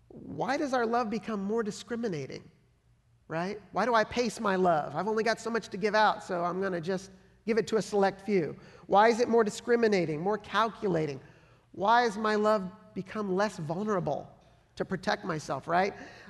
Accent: San Francisco, California, United States; born there; when I was born in 1970 in San Francisco

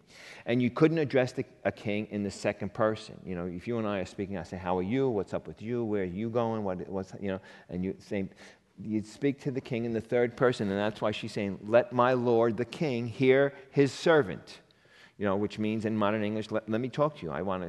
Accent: Queens, New York, United States; Now again, I'm from Queens originally, and I'm like, what does that entail?

